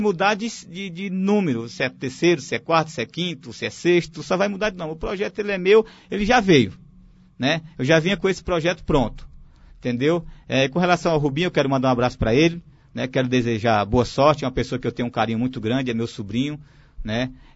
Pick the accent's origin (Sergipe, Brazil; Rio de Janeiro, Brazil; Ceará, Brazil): Ceará, Brazil; Tamboril; Não, eu sou de Tamboril.